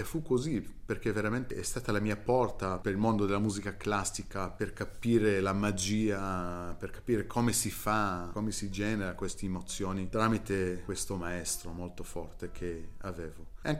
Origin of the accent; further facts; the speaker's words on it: Beersheba, Southern District, Israel; Io mi sono cresciuto a Beersheva, che è una città non molto grande, a sud di Israele, quindi abbastanza provinciale.